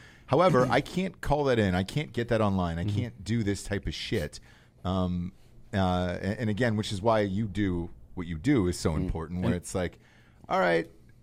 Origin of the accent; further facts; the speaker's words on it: Los Angeles, California, United States; But I came from Los Angeles